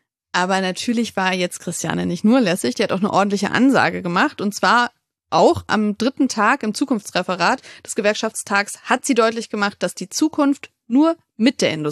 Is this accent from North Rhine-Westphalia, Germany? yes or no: no; Wolfsburg, Lower Saxony, Germany; Jaffi bei Volkswagen in meiner Heimatstadt Wolfsburg